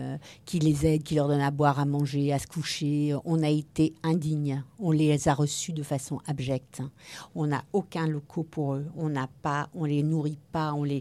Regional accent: Hauts-de-France, France; Et je suis du Nord

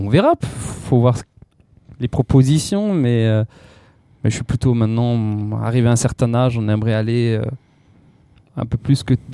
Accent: Strasbourg, Grand Est, France; vous savez que je viens de Strasbourg, je suis un Alsacien.

